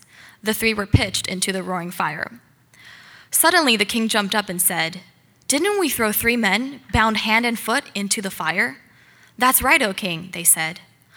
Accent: Shanghai, China; moved away as an adult; now in Toronto, Canada; when I was about 4 and a half, my family moved back to China, and I grew up mostly in Shanghai, and now I'm back here in Toronto for my first year in the University of Toronto.

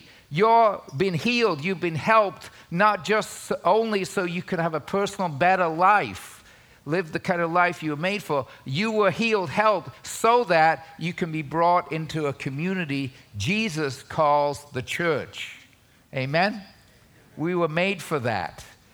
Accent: England, United Kingdom; I grew up in England. I went to U.S. as a foreign student, new country, new everything.

